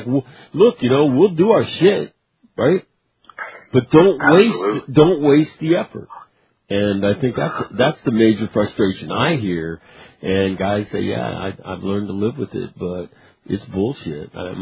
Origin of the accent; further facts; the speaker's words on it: Sacramento, California, United States; but I grew up in Sacramento, which is about 90 minutes from Tahoe.